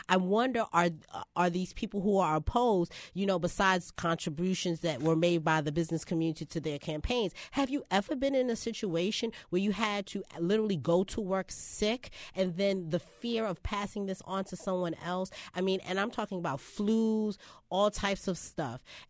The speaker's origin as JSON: {"language": "English", "town": "New York City", "region": "New York", "country": "United States", "tie": "born or raised there", "said": "Well, I grew up in Hollis, Queens in the 80s and 90s."}